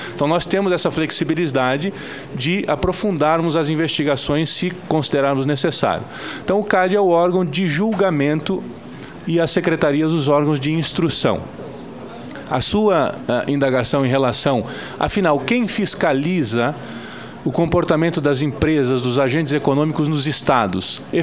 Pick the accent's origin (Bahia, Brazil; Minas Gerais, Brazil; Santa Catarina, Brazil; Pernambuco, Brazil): Santa Catarina, Brazil; Para mim é uma honra, como catarinense, estar aqui.